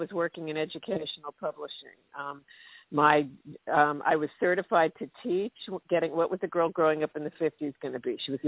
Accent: New York, United States; Okay, I'm a girl from New York, went to college in New England, liberal arts

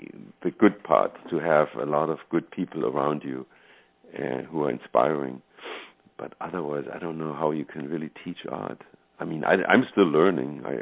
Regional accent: Germany; English is a second language; I come from Germany where, you know, basically tuition is free for everybody

